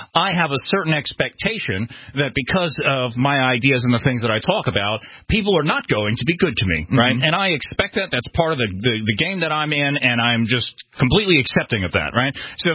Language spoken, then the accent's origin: English; New York, United States; Yep, I'm from Long Island.